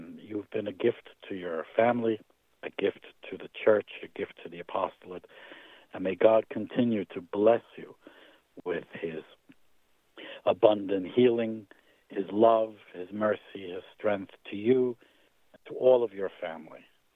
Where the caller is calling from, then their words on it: New Jersey, United States; Kathleen is not here in the studio, and I am calling in from New Jersey.